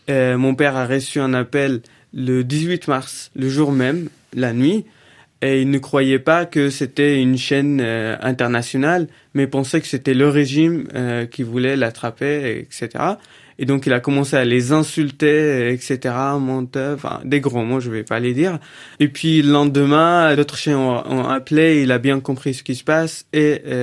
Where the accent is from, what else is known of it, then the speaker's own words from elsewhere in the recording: Daraa, Daraa Governorate, Syria; born there; la première manifestation a lieu le 18 mars dans ma ville natale, à Dera.